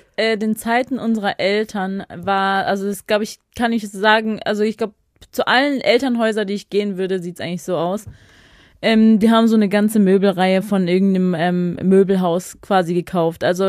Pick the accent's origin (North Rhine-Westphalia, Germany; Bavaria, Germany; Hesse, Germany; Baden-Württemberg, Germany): Baden-Württemberg, Germany; Pforzheim; Normalerweise sage ich immer, ich komme aus Stuttgart, weil das jeder kennt. Aber mittlerweile denke ich, Pforzheim kennen voll viele.